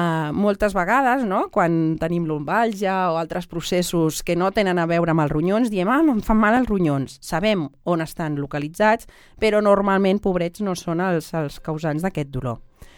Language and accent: Catalan; Barcelona, Catalonia, Spain; com a cap de Sant Andreu que som, de Barcelona ciutat